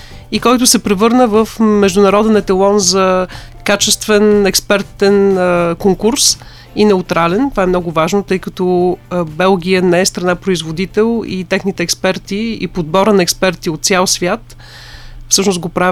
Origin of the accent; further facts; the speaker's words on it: Plovdiv, Plovdiv Province, Bulgaria; Аз съм пловдивчанка и съм много горда с това.